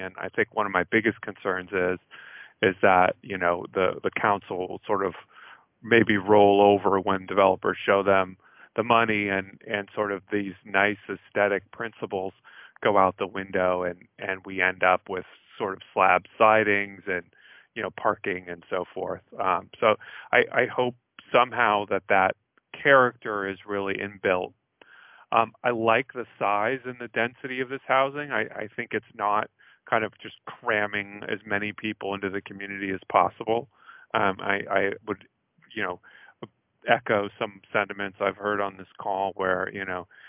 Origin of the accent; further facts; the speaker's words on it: California, United States; I come from Southern California. I love that old LA kind of, you know, Melrose Place, probably dating myself there, style.